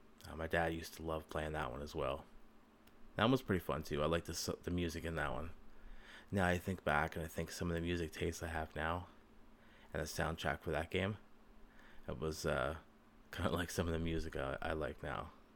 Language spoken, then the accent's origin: English; East Coast, Canada; born there; I was born on the East Coast of Canada. I'm in my 30s now.